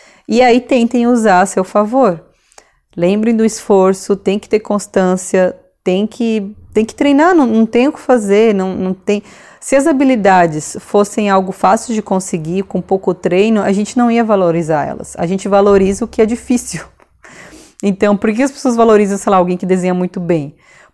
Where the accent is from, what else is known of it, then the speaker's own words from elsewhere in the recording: Florianópolis, Santa Catarina, Brazil; Porque eu sou de Florianópolis, então tem esse sotaque engraçado.